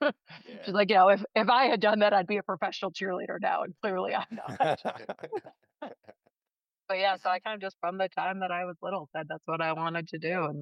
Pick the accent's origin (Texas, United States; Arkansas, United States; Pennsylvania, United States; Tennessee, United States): Pennsylvania, United States; So I grew up actually like 10 minutes from New Bolton. So I grew up in Chester County, Pennsylvania.